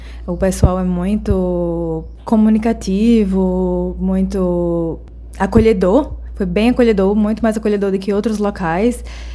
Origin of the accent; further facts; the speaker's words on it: Aracaju, Sergipe, Brazil; moved away; Eu sou de Aracaju, Sergipe, né, no Nordeste, e é uma mudança bem grande